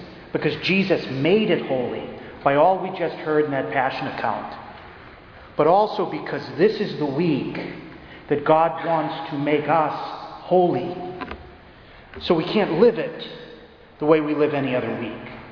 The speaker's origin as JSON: {"language": "English", "region": "Massachusetts", "country": "United States", "said": "I'm a priest from Massachusetts."}